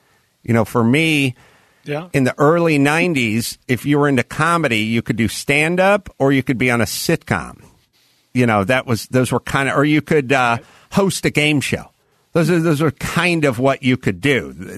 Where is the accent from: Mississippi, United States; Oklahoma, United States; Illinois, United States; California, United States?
California, United States; North Hollywood; two blocks from where I grew up in North Hollywood.